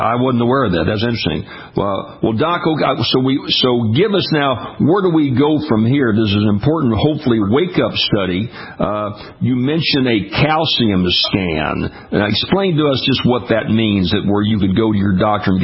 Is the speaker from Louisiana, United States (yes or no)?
yes; Louisiana, United States; We're down my way in the deep south. My home state of Louisiana was almost 9 years older